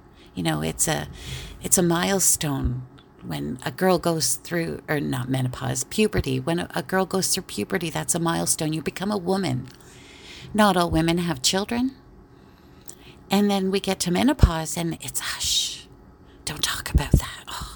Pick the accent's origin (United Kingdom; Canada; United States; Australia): Canada; and I'm Canadian